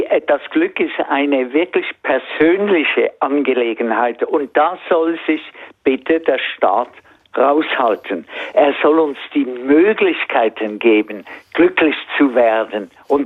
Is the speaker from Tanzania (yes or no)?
no; Switzerland; das ist ganz erfreulich für mich als Schweizer, kommt die Schweiz